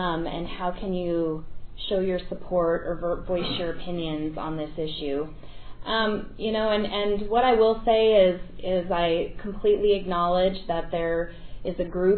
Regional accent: Mountain Home, Idaho, United States; I grew up in Mountain Home, and obviously that's an Air Force town, and I know what a source of pride that was in that community

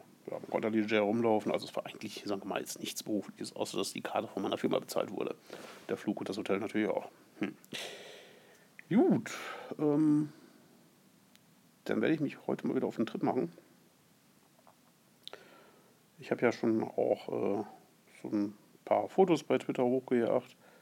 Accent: Germany; weil ich komme aus Deutschland und mein Englisch ist nun wirklich absolut grottig

